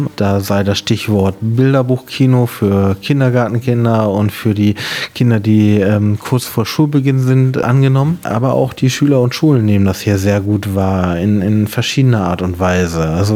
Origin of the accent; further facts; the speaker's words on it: Hannover, Lower Saxony, Germany; now in Nienburg, Germany; ich komme aus Hannover. Ja, ich bin nach Nienburg gekommen, indem ich mich hier einfach beworben habe auf die Leitungsposition der Stadtbibliothek.